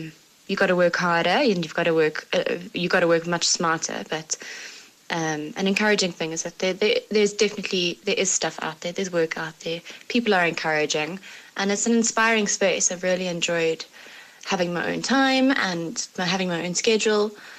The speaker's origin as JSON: {"language": "English", "town": "Sale", "region": "North West England", "country": "United Kingdom", "said": "from Sale, and I'm a fresh freelancer."}